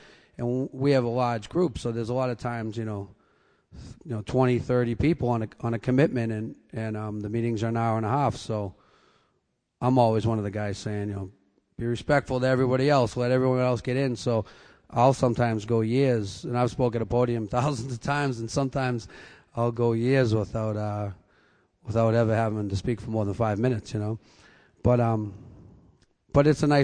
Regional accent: Boston, Massachusetts, United States; I'm an alcoholic. I'm down from Boston.

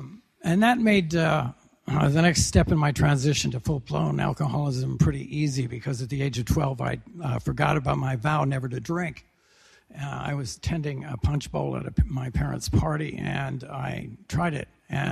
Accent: Western Canada, Canada; I'm originally from Western Canada. I came from a town that was founded to stamp out the whiskey trade in that part of the world.

